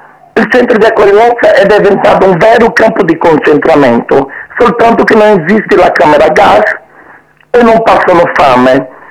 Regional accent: Naples, Campania, Italy; sono cresciuta a Napoli, amo Napoli, la metà del mio cuore è napoletano, metà di me è napoletana. Perché io sono arrivato in Italia quando ero un ragazzino che avevo 17 anni

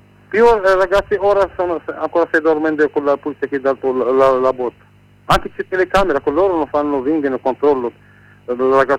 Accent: Morocco; now in Taormina, Italy; sono del Marocco, lavorato dal 2007 fino al 2017 a Taormina.

